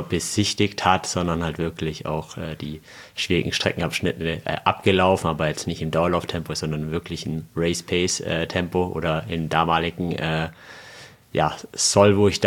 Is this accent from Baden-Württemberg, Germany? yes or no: yes; Überlingen, Baden-Württemberg, Germany; now in Munich, Germany; Genau, aber ich bin kein waschechter Bayer, ich bin noch Badener.